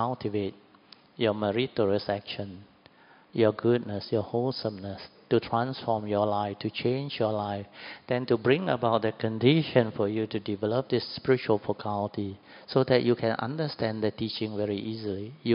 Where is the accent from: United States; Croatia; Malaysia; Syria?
Malaysia; Kedah; I was from Kedah, very Ulu state.